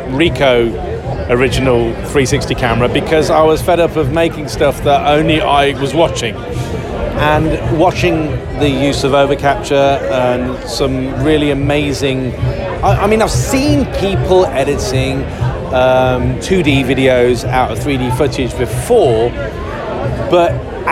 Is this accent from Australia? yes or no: no; East of England, United Kingdom; In Cambridgeshire.